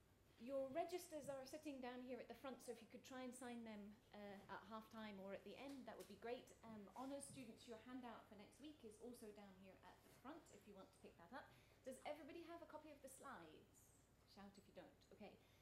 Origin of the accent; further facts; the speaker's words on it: St Andrews, Scotland, United Kingdom; Well, I'm obviously from St Andrews, so